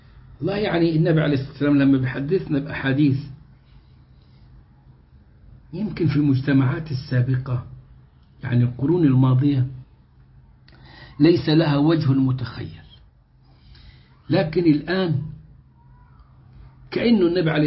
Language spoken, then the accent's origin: Arabic; Egypt; وقد ضحى الشيوخ عندنا في مصر بأنفسهم حين عددوا الزوجات لنشر هذا في المجتمع.